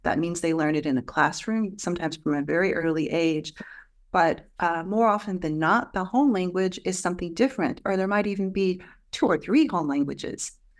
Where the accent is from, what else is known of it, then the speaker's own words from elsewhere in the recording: United States; I'm from the United States, Brynn, you're from the United States